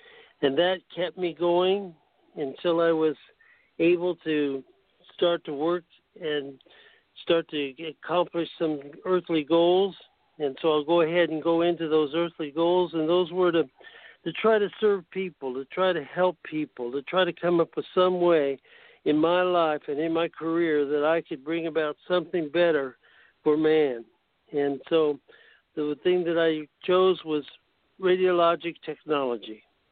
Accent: Illinois, United States; I was born in Illinois and grew up in a federal housing project.

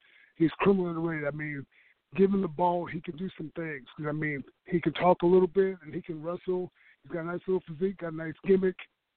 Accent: Houston, Texas, United States; now in San Antonio, United States; No, Houston. Now I live in San Antonio now.

